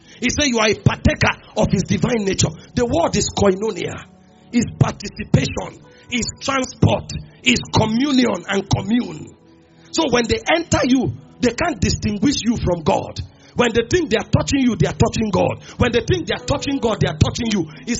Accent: Nigeria; I'm Nigerian.

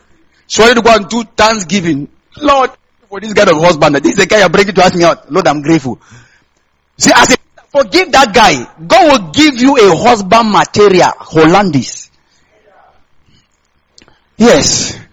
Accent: Kaduna State, Nigeria; So I should be minding because I'm from Kaduna State.

